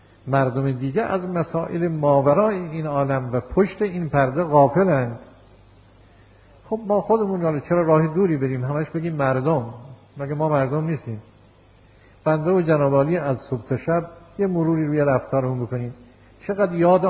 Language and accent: Persian; Yazd, Iran; ما یه عالمی داشتیم تو شهر خودمون، شهر یزد ما،